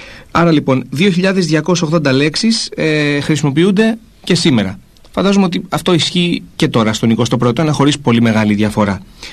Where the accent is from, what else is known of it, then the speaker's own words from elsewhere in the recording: Greece; αυτό μας δίνει την ευκαιρία σαν Έλληνες